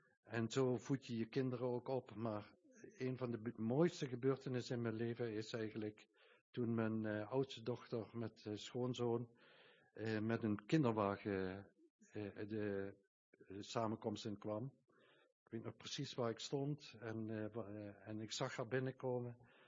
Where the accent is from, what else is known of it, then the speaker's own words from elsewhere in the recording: Kerkrade, Limburg, Netherlands; born there; Ik ben geboren in Kerkrade, niet zo ver hier vandaan. En met 23 jaar kwam ik tot geloof.